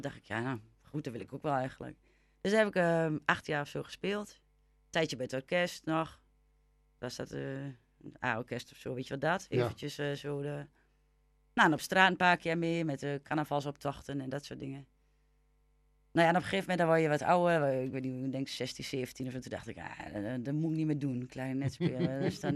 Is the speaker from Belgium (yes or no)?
no; Borne, Overijssel, Netherlands; Ik kom uit Borne.